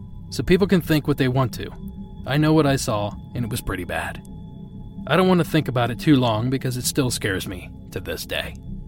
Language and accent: English; Midwest, United States; And listen, I grew up in the Midwest.